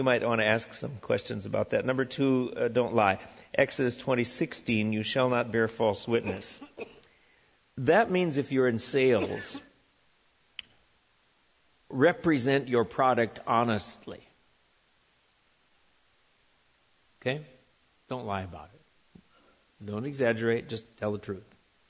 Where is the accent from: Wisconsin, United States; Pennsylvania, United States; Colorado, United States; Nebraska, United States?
Wisconsin, United States; Eau Claire; I worked in a paper mill in Eau Claire, Wisconsin, which was my hometown.